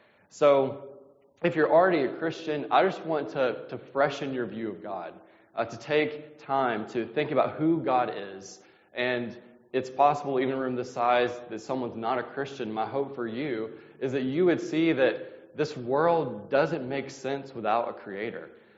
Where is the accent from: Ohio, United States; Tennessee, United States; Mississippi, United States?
Mississippi, United States; I'm from Mississippi originally, and that's how we always start, so it's good.